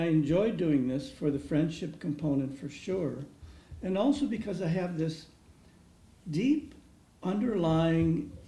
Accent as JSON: {"language": "English", "town": "Selkirk", "region": "Manitoba", "country": "Canada", "tie": "born or raised there", "said": "Moving here a couple of years ago, it's relatively new to us. Yeah. Even though I grew up in Selkirk, north of Winnipeg."}